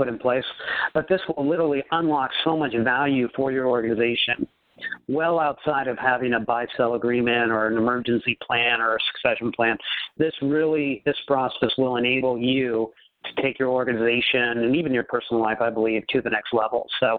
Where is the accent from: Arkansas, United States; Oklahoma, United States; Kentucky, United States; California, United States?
California, United States; I'm from California